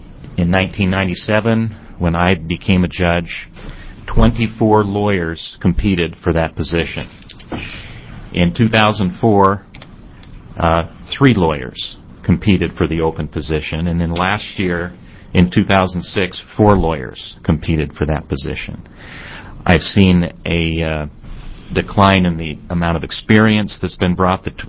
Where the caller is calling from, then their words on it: Oregon, United States; I come to you today from the Rogue Valley, Southern Oregon.